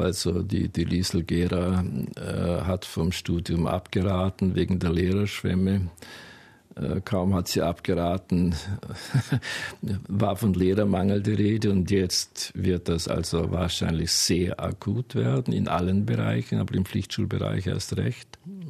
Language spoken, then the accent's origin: German; Giesingen, Vorarlberg, Austria; Ich bin ein waschechter Giesinger. Wohne in Giesingen. Bin allerdings, ja, ich war 8 Jahre musikalisch tätig in Giesingen. Bin dann 65 nach Rankweil gekommen.